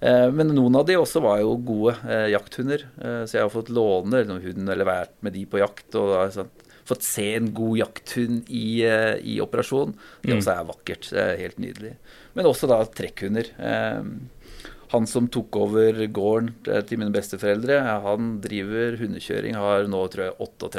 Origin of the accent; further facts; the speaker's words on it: Kongsberg, Buskerud, Norway; Ja, jeg har jo vært veldig, veldig mye på Hardangervidda på grunn av at jeg vokste opp på Kongsberg